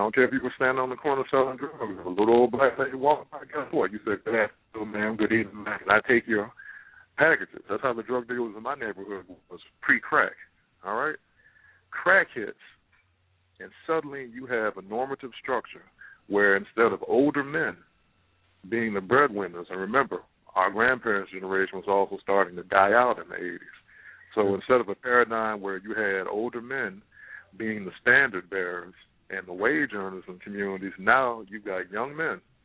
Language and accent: English; Savannah, Georgia, United States; the son of a sister I know in my hometown of Savannah, Georgia, me and Clarence Thomas were raised and escaped from the same town.